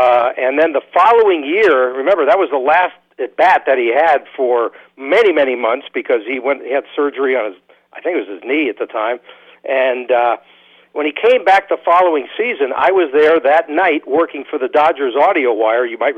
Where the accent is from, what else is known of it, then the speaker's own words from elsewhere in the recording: Culver City, California, United States; I go back and talk about growing up in Culver City with restaurants the way it was